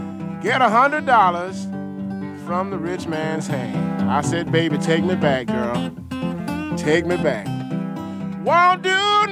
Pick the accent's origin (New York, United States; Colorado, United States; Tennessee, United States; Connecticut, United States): Colorado, United States; Denver; Well, yeah, usually the perception is that I'm from the South, although I was born in the West, and my family is all from the South. I mean, my roots aren't in the West, they're all in the South, but I was raised out West.